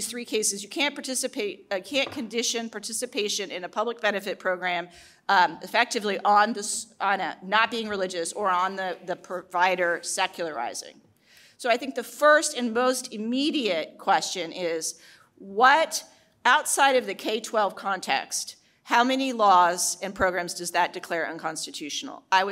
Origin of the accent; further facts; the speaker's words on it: Indiana, United States; including Ohio and my home state of Indiana.